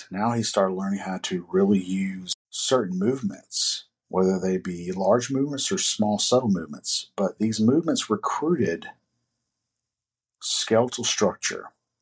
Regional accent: Hattiesburg, Mississippi, United States; Anybody from my hometown will know that's not the best part of town.

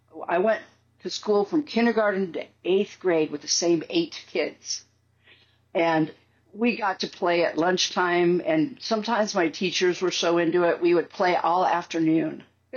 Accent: Chicago, Illinois, United States; I've been fascinated with sports since I was a little girl growing up in Chicago. Everybody's into sports in Chicago, you know

